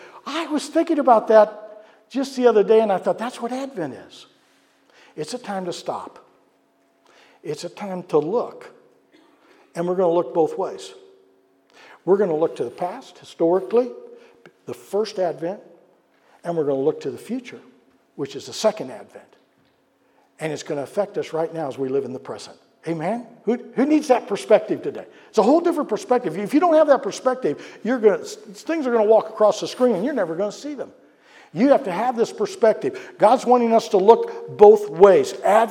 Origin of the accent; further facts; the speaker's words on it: St. Louis, Missouri, United States; when I was a little kid growing up in St. Louis, we lived on a very busy street. It was called Big Bend Boulevard.